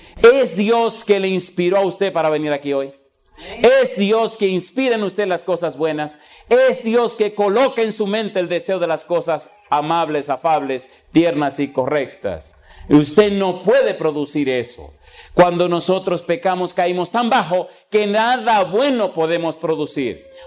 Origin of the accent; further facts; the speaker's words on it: Dominican Republic; Hace algunos años llegamos a una ciudad a trabajar que se llama Puerto Plata. Es una ciudad turística en mi país.